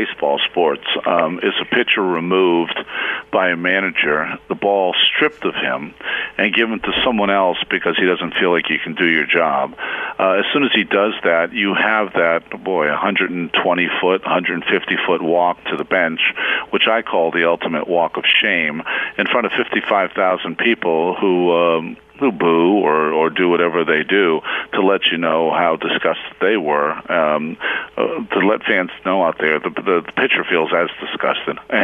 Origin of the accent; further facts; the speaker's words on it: Massachusetts, United States; You know, I grew up in Massachusetts. I grew up a Mets Red Sox fan